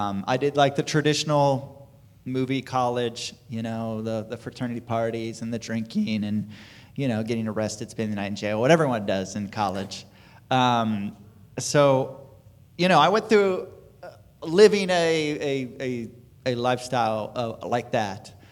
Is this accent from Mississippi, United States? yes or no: no; Newark, Ohio, United States; I was born and raised here in Newark, Ohio. I actually grew up out in Licking Valley area. Lived here for the first 18 years of my life.